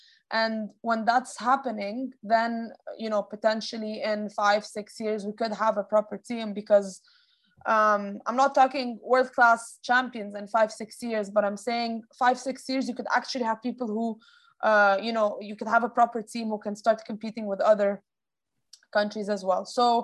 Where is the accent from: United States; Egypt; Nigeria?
Egypt; You know, I grew up in Egypt.